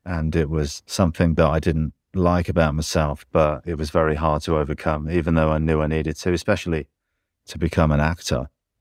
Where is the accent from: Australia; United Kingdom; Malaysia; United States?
United Kingdom; England; And I'm English, and I'm not used to guns